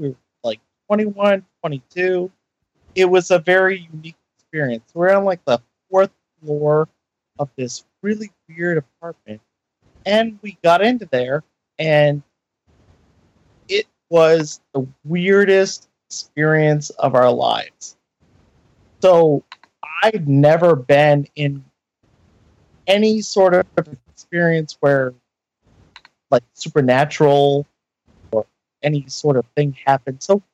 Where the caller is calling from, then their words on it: Maine, United States; I'm calling from Maine.